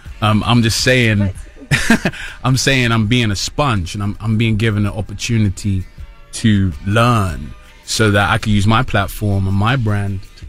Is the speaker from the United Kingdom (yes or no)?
yes; United Kingdom; I'm British